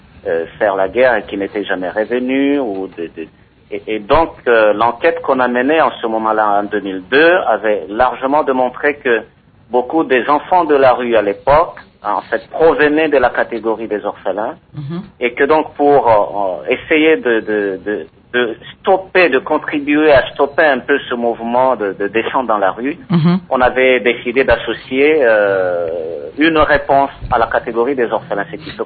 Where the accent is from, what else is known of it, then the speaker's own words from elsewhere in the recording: DR Congo; Écoutez, nous sommes des Congolais, il est possible que nous fassions quelque chose pour aider nos communautés les plus délaissées à développer des capacités de changer leurs conditions de vie, à créer des solutions.